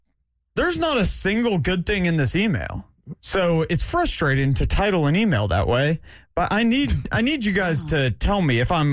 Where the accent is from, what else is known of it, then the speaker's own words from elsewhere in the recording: Alpharetta, Georgia, United States; I grew up in Alpharetta. I grew up in the suburbs. I'm not from the sticks.